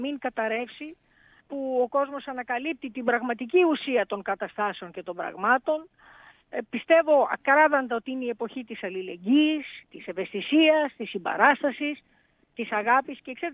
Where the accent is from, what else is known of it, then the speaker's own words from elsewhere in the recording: Greece; νιώθω πολύ υπερήφανη για τον τόπο μου